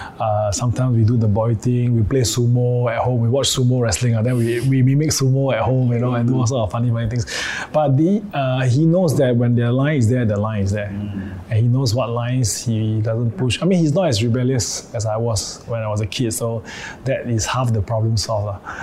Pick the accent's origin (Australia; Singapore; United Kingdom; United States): Singapore; growing up in Singapore, I've kind of seen a lot of things that are interesting